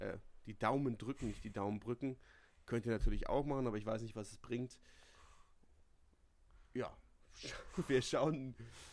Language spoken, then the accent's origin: German; Berlin, Germany; Und wir sind als Berliner ja dann doch so ein bisschen mit dem Fußballverein der Stadt verbandelt.